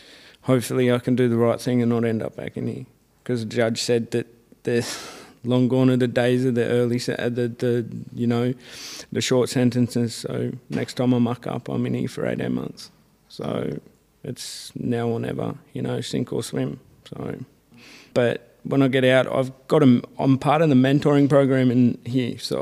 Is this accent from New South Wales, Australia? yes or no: yes; New South Wales, Australia; I'm from New South Wales, Blue Mountains, Wiradjuri tribe.